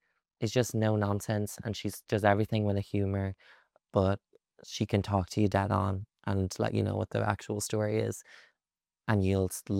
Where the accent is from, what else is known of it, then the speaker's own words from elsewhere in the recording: Ireland; I'm Irish and that sense of humor is something that we're all famous for.